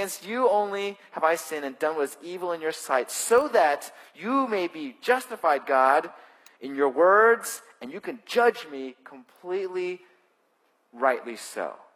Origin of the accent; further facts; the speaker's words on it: California, United States; I grew up in California, where our illegal driving patterns are high speed. I now live in New England